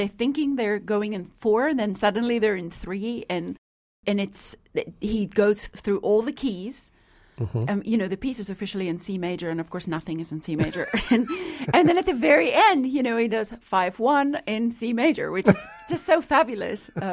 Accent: South Africa; moved away as an adult; now in United States; Yes, I grew up in South Africa, and I first moved to Michigan for 4 years. I went to Michigan State University where I did my bachelor's degree

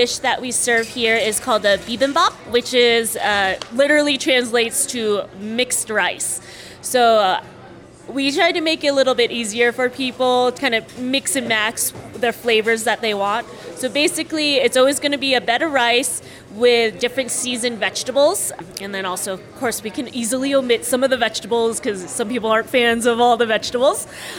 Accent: Massachusetts, United States; So, growing up on Cape Cod, it's a predominantly white area

